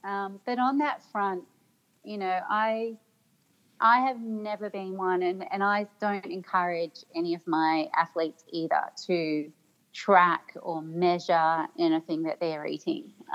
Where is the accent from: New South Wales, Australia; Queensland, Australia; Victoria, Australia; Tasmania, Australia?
New South Wales, Australia; Sydney; Yeah, so I grew up in Sydney, and I grew up swimming and running.